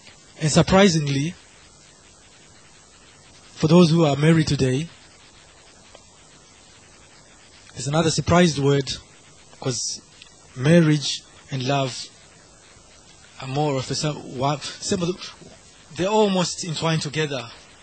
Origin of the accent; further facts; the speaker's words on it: Leicester, East Midlands, United Kingdom; there's a time in Leicester, I come from Leicester